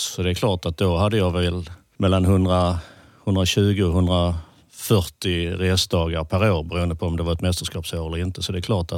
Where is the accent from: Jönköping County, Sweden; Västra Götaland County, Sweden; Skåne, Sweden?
Skåne, Sweden; Hässleholm; jag är från Hässleholm och när folk frågar var man är ifrån så trots att jag har bott här nere sedan 81 så säger jag ändå alltid att jag är hässleholmare.